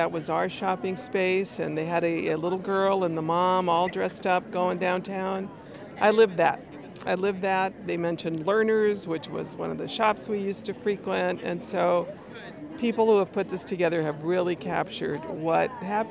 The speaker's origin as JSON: {"language": "English", "town": "South Tucson", "region": "Arizona", "country": "United States", "tie": "born or raised there", "said": "I grew up in South Tucson, but no matter where in this community, I think that Mexicanos lived, that some of those same values were there."}